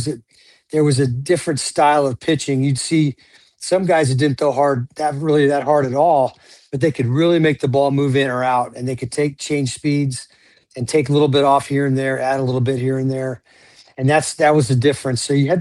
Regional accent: Clearwater, Florida, United States; You know, I grew up in Clearwater, so I got to see them play a lot.

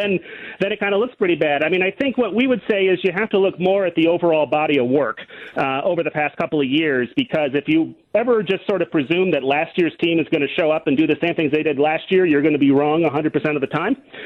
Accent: Oconto, Wisconsin, United States; I grew up in Oconto, about 30 miles north of Green Bay.

